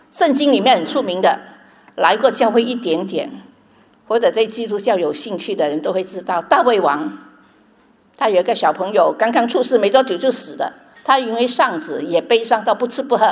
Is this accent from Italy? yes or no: no; China; 对我们从中国来的人更紧张